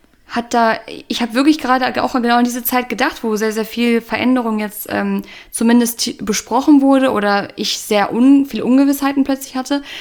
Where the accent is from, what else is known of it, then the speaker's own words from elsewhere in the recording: North Rhine-Westphalia, Germany; die aus meiner Heimat, also alle in NRW eigentlich so gefühlt